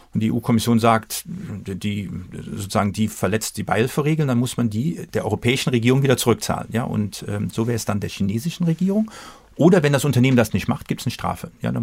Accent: Cologne, North Rhine-Westphalia, Germany; Ja, als Kölner natürlich Köln.

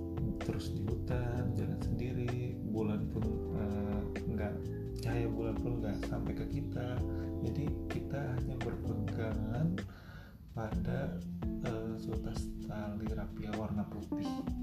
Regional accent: Banjarmasin, South Kalimantan, Indonesia; Apalagi gua orang Banjarmasin yang notabene nya di sini cuacanya nggak sedingin di Bandung.

